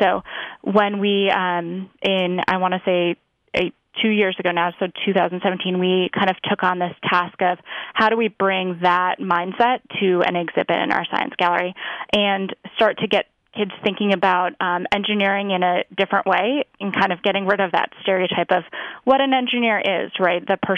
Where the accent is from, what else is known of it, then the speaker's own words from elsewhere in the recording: Connecticut, United States; and I grew up in Connecticut.